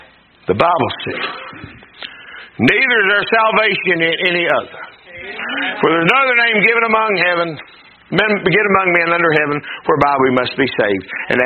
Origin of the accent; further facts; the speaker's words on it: United States; Now listen, I'm for our president. I'm for our Senate and Congress. I'm an American.